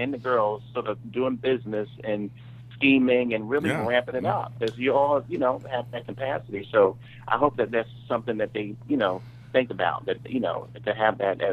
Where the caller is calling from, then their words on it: Brooklyn, New York, United States; Oh, hey, everybody. Good evening. … coming from Brooklyn.